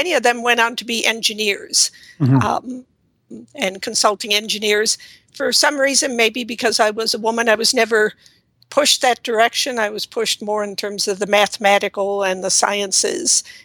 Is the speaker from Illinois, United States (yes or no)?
yes; Illinois, United States; I'm a Midwesterner at heart, so I still enjoy going back to the Midwest.